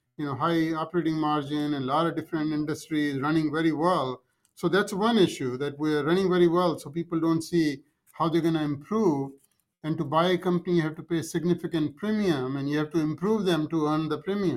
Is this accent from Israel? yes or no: no; India; moved away as an adult; now in United States; The book starts with, my upbringing, growing up in India, and then how I came to America, went through very difficult times. I came to US with $150 in my pocket with nothing to fall back on